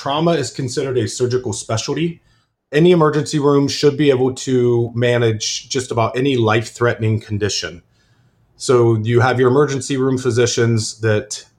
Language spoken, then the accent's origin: English; Ohio, United States; I come from Ohio, and Ohio, we had a lot of farming accidents.